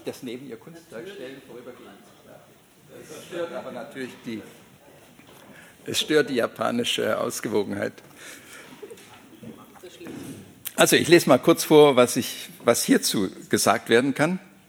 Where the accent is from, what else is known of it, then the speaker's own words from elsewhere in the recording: Swabia, Germany; als Schwabe liebt man das eigentlich nicht und ist doch sehr ruppig gleichzeitig